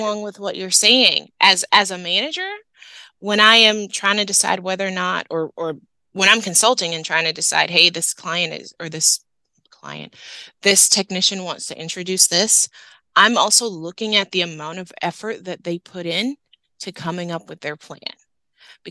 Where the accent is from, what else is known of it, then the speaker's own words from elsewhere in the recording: New Orleans, Louisiana, United States; I'm from New Orleans, so you have to excuse my math, because let's be honest, we're lucky that I can read.